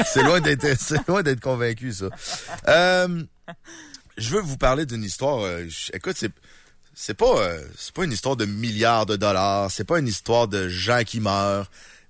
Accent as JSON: {"language": "French", "town": "Lévis", "region": "Quebec", "country": "Canada", "said": "Ah, ben parce que moi, je viens de Lévis."}